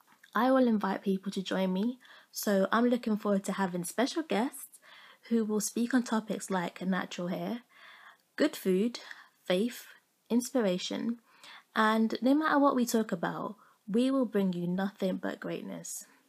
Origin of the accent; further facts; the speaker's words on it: London, United Kingdom; I was born and raised in London, and I lived in Wembley from birth until 19, when I left home and went to Florida in America for a year. I am Caribbean. My mum is Jamaican and Syrian, and my dad is Dominican.